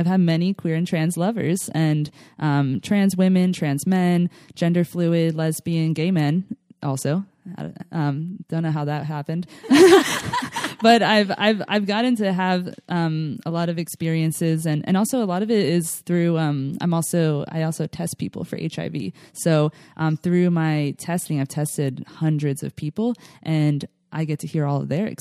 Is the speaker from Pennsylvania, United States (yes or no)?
yes; Philadelphia, Pennsylvania, United States; now in California, United States; So, I'm transplanted into California. I grew up in Philadelphia, home of the cheesesteaks.